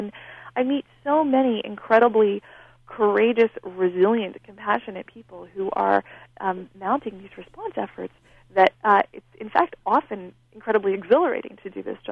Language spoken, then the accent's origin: English; Canada; I'm Canadian, so we don't spend a lot of time saying nice things